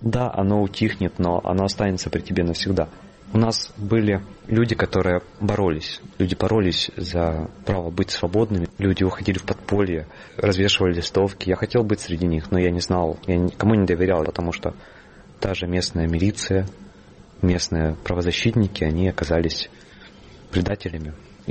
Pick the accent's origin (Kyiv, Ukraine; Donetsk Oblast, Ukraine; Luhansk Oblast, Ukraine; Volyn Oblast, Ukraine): Luhansk Oblast, Ukraine; Luhansk; born there; Я родился в Луганске, и сначала Луганск был свободный, он был вольный.